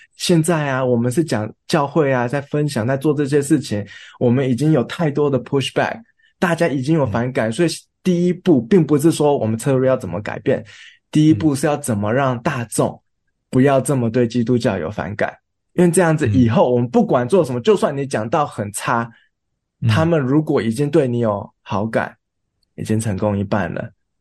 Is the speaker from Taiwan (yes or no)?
yes; Taiwan; 第一，我们要确定我们所讲的这些是不是有适合我们台湾人的处境，